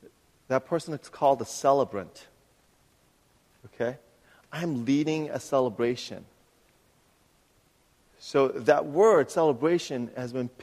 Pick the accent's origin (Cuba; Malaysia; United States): United States; New York; I'm especially excited because I'm a New Yorker. It's a revival of New York basketball.